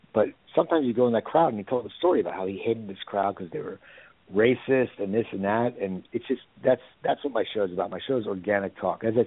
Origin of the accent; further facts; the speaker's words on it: New Jersey, United States; I mean, I grew up in New Jersey, so I call it east, but I call you south.